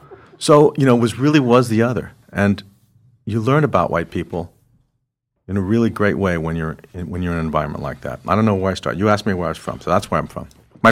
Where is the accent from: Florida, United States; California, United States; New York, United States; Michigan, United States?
California, United States; Glendale; also born or lived in San Gabriel; I'm from L.A. My grandparents, I was born in the South, San Gabriel. And then they moved me to Glendale when I was a boy.